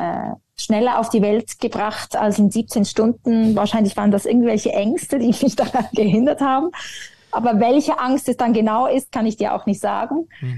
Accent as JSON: {"language": "German", "region": "Zurich", "country": "Switzerland", "tie": "born or raised there", "said": "Ich bin in der Altstadt von Zürich aufgewachsen und wollte in der Natur sein."}